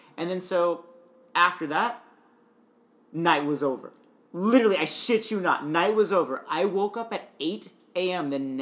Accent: United States; I'm an American.

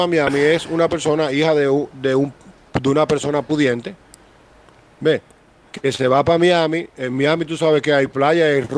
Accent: Dominican Republic; yo soy el dominicano que más alto ha llegado en esos departamentos en Grandes Ligas.

